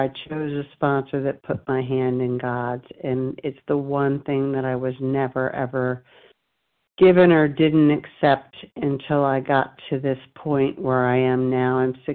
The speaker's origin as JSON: {"language": "English", "region": "Delaware", "country": "United States", "said": "I'm from Delaware."}